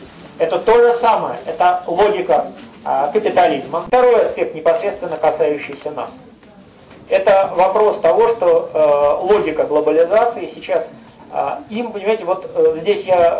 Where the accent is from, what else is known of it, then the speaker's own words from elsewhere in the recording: Saint Petersburg, Russia; из Петербурга, Ленинграда.